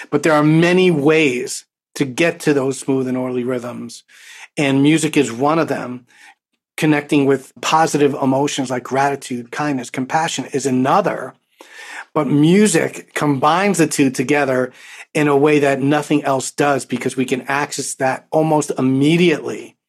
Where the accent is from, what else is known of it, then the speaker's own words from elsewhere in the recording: Bronx, New York, United States; Way back when I started to do this, and I grew up in the Bronx